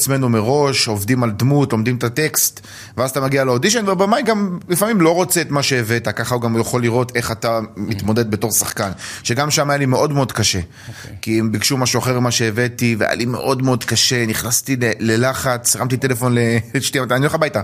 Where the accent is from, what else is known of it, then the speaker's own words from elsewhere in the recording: Ashdod, Southern District, Israel; אני גדלתי באשדוד, באזור בית. שבזמנו, אז, בזמנו שלנו, האזור היה אזור לא קל.